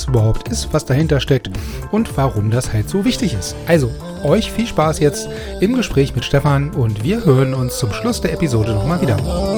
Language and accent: German; Laatzen, Lower Saxony, Germany; ich komme ja nun aus Laatzen